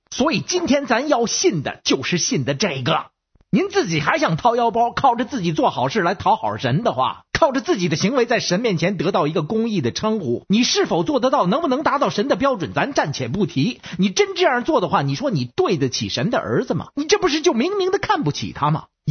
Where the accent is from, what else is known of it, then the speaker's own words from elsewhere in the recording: Beijing, China; 我是北京的…